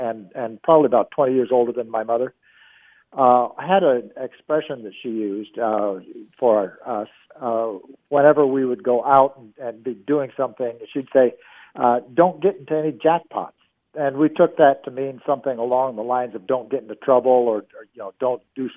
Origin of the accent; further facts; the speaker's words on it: Iowa, United States; When I was growing up in Iowa